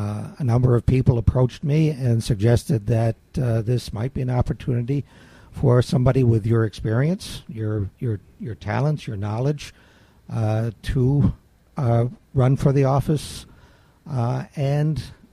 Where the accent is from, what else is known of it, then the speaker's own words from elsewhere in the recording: New York, United States; I grew up in Clinton County, as a matter of fact, not far from where the Dannemora prison break took place.